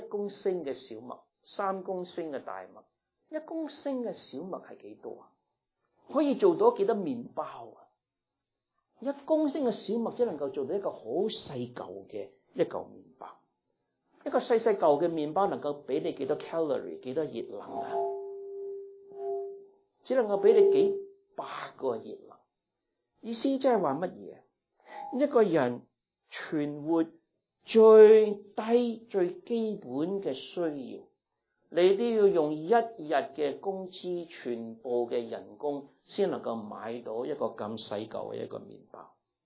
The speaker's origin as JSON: {"language": "Cantonese", "country": "United States", "said": "我哋美国人唔领悟到咩叫做通货膨胀嘅凄凉"}